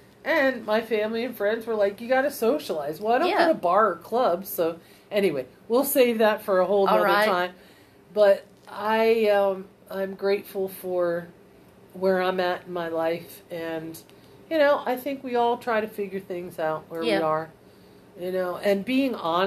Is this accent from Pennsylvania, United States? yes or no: yes; Pennsylvania, United States; moved away as an adult; And I was born and raised in the North. I was 3 months shy of 40 when I moved down here. That's 40 years in the North. And I love my upbringing. I love my northern roots. I love everything about it. I was born in Pennsylvania.